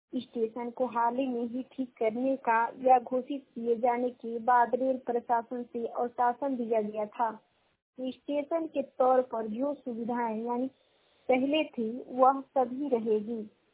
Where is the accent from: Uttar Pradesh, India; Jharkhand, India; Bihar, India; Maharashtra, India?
Uttar Pradesh, India; और मैं बलिया जिले की निवासी हूँ।